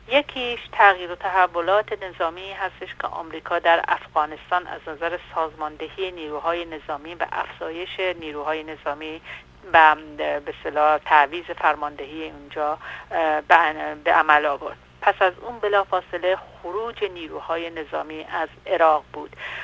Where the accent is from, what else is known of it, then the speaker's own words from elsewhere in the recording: Iran; برای من خب به عنوان یک ایرانی بسیار دردناک بود